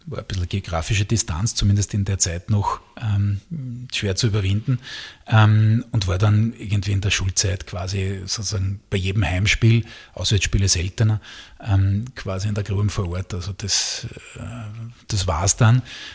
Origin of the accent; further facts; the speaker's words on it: Styria, Austria; Also ich bin aufgewachsen in der Nähe von Judenburg, so Richtung Eppenstein rein, also Richtung Kärntner Grenze eigentlich schon.